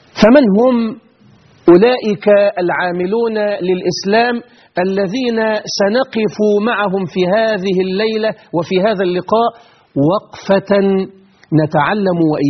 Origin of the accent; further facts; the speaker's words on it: Egypt; بلدنا مصر الحبيبة العزيزة